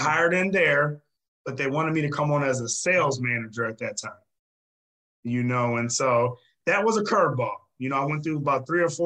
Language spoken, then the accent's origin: English; Fremont, Ohio, United States; so my first training job was in my hometown in Fremont, Ohio.